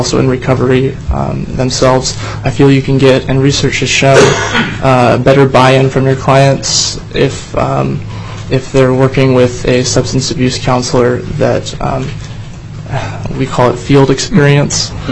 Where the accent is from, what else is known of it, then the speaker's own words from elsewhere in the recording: Anchorage, Alaska, United States; Good to speak with you today, Mr. Chair. I'm from Anchorage, Alaska.